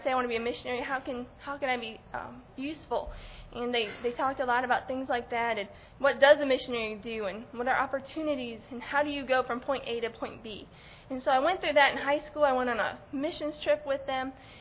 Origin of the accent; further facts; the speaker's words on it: Ohio, United States; moved away as an adult; But I was born in Ohio. I moved to Georgia when we got married in 2007. But I grew up there, and my family were Christians.